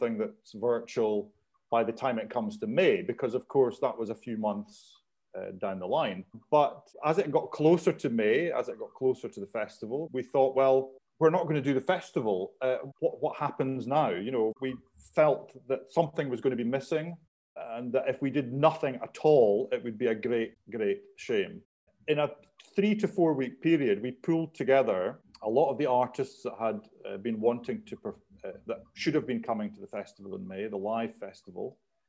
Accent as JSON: {"language": "English", "region": "Scotland", "country": "United Kingdom", "lives_now": "Prague, Czech Republic", "said": "So I am from Scotland originally"}